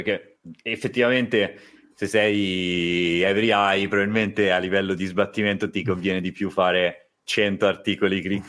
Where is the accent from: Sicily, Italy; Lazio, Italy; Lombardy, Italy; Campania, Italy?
Lombardy, Italy; io sono di Milano, provincia di Milano, in realtà neanche Milano.